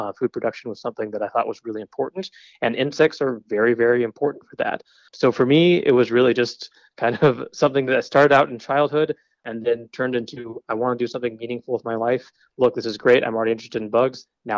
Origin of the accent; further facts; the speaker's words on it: Utah, United States; We grew up in Utah.